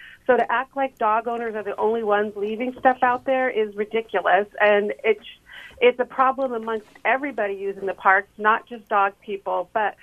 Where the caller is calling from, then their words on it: West Marin, California, United States; Hi, I'm from West Marin